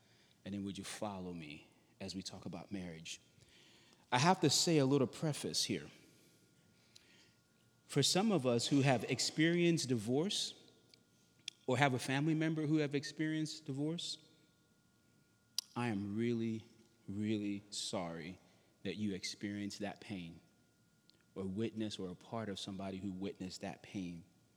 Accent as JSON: {"language": "English", "town": "New Orleans", "region": "Louisiana", "country": "United States", "said": "I'm from New Orleans"}